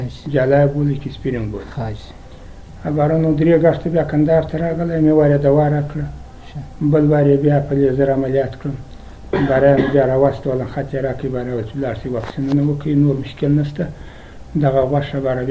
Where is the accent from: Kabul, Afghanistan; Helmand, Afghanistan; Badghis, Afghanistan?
Helmand, Afghanistan; د هلمند د ولایت کوم د نوزاد ولسوالۍ